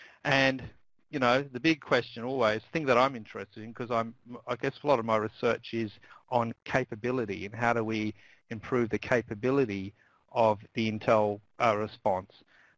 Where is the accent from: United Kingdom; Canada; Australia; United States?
Australia; accent: Australian; But if you need any translation from my Australian accent, maybe Nicole can intervene at some stage and if you can't quite get what I'm talking about.